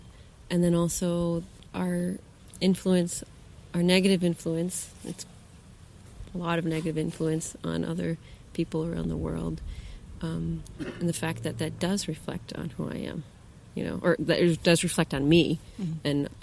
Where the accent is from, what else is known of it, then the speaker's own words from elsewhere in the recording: United States; I'm trying not to say I'm an American anymore, but mm-hmm. I'm a United Statesian